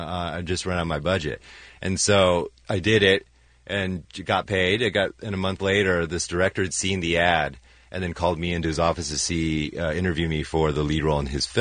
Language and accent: English; San Francisco, California, United States; My grandfather took me – I grew up in San Francisco. My grandfather took me down to the Great Star Theater in Chinatown and showed me this movie.